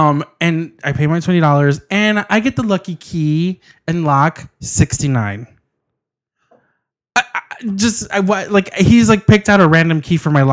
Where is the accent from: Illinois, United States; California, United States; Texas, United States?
Illinois, United States; Chicago; and we're from Chicago. Chicago.